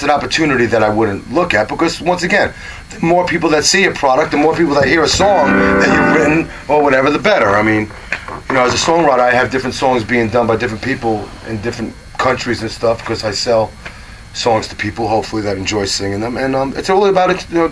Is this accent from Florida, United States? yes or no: no; New Rochelle, New York, United States; I was raised in New Rochelle primarily, right.